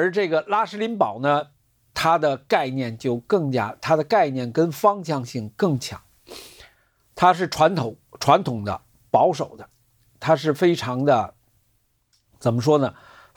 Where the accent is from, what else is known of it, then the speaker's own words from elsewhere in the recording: China; 其实这两天的新闻应该讲没有什么太多的真正对我们中国人来讲